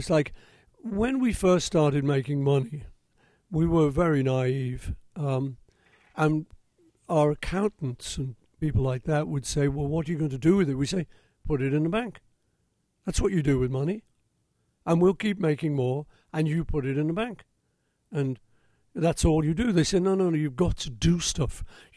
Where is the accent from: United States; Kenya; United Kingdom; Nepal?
United Kingdom; Liverpool, North West England; as a sort of teenager growing up in Liverpool, you didn't have much money.